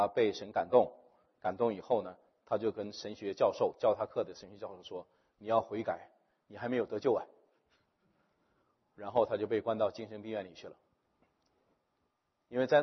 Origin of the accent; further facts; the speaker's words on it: China; 因为我知道在最近我们中国人会把某某中国的大官把他说成是尼哥底母